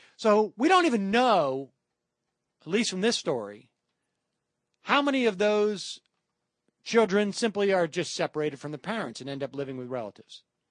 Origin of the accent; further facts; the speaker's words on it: Worcester, Massachusetts, United States; My hometown getting active.